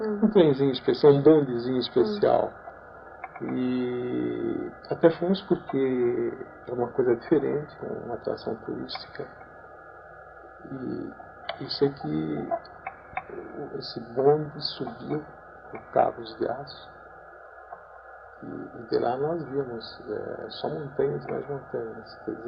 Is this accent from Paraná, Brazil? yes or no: no; São Paulo, Brazil; Eu fui criado e nasci aqui em São Paulo e tenho que viver nessa turbulência. Porque eu morei em Sorocaba, trabalhando lá.